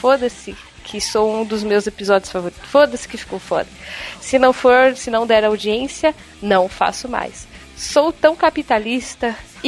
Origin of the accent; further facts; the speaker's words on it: Rio de Janeiro, Brazil; sou analista de sistema / gerentes de projeto, tenho 31 anos e sou do Rio de Janeiro.